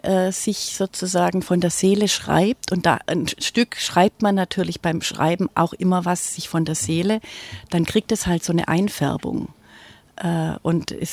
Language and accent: German; Stuttgart, Baden-Württemberg, Germany; ich bin ja in Stuttgart aufgewachsen, ein Kindheitstext spielt in einem Vorort von Stuttgart